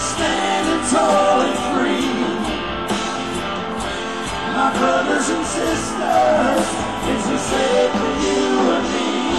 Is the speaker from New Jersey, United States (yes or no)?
yes; Collingswood, New Jersey, United States; Here's a little song about the town I grew up in South Jersey, and it's my feelings about being a teenager in Collingswood back in the 60s